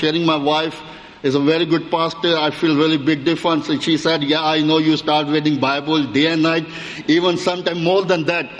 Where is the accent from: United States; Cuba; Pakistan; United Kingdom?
Pakistan; my wife, Fina, kids, Ethan, and Alithia, and we are also from Pakistan.